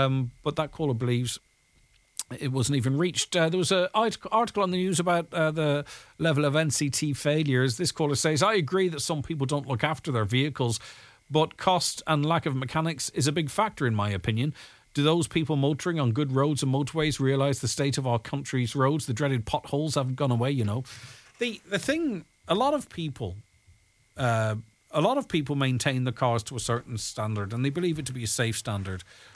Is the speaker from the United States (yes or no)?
no; Inishowen, Ulster, Ireland; I'm from Inishowen. I'll have to get a few buses from Mallon to even get to Letterkenny, and then a bus feeder to Galway.